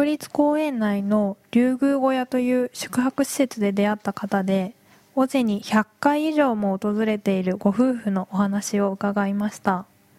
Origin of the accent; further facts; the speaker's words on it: Gunma, Japan; 私は生まれてからずっと群馬県に住んでいますが、